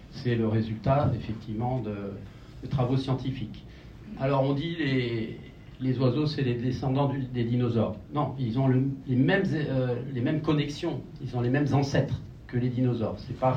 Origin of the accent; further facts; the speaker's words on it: France; born there; Moi, je suis né en France, j'ai toujours vu des corneilles noires.